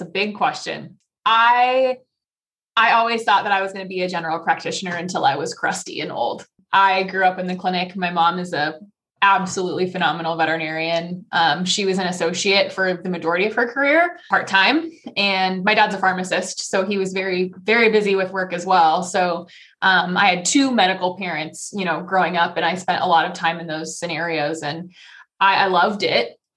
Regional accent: Washington, United States; I'm also a born and raised Washington State kid. So I grew up in Washington. All my family is still there.

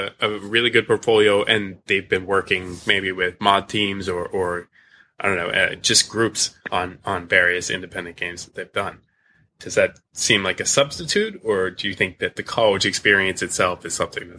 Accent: New Jersey, United States; accent: South Jersey; That's probably my South Jersey accent, I think.

